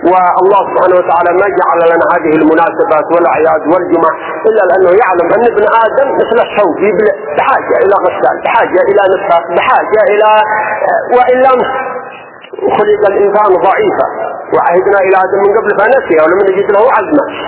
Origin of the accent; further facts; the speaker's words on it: Yemen; وعلى بلادنا اليمن